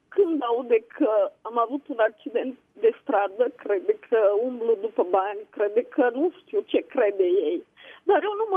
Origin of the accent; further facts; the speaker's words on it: Romania; moved away as an adult; now in Italy; sunt din Italia. Da. Normal sunt din România, dar stau în Italia de câțiva ani.